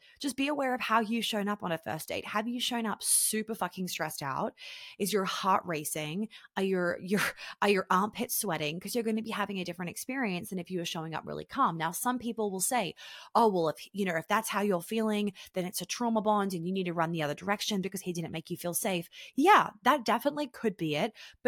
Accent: Australia; accent: Australian; now in United States; I'm not used to it anymore because I hang around Americans all the time. But then when I'm back in Australia, I'm like, oh God, we do sound a little bit like bogans.

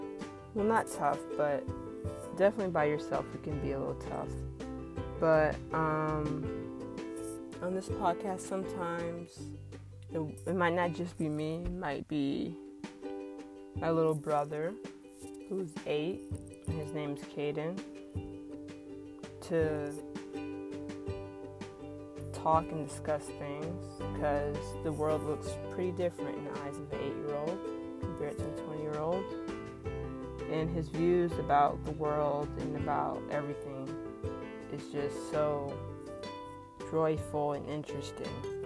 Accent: Florida, United States; As I said before … I'm from South Florida. I'm 20 years old

